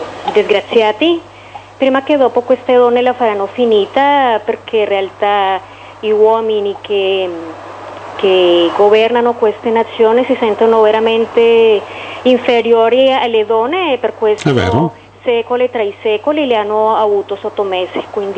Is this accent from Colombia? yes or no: yes; Colombia; Italian is a second language; now in Italy; No, io sono straniera, io sono dalla Colombia